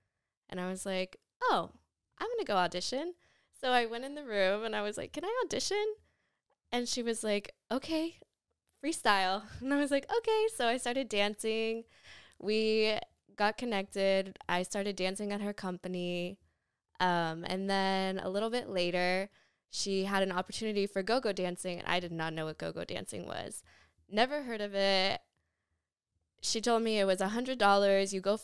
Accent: Lake Jackson, Texas, United States; Yeah, I grew up in Lake Jackson, went to public school.

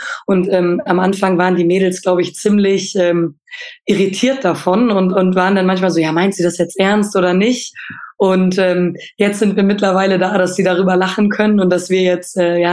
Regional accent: Lower Saxony, Germany; Ich komme ja aus Ostfriesland und da in der Nähe zu sein, ist schon, oder da weht nochmal eine steife Brise

